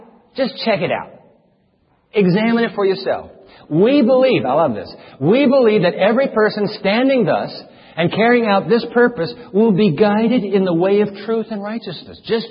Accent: Japan; When I grew up in Japan, my brother Greg and my sister Carrie, we were all missionaries' kids.

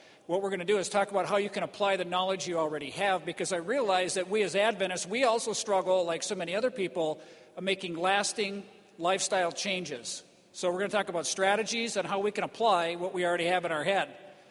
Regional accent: Flagstaff, Arizona, United States; from Flagstaff, Arizona.

